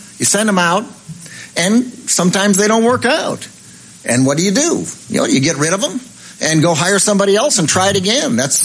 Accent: Chicago, Illinois, United States; We've had that trouble in … hometown, Chicago. Yeah, my hometown.

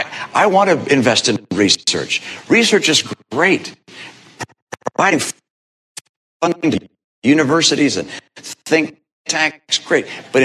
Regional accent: Detroit, Michigan, United States; I'm a son of Detroit. I was born in Detroit.

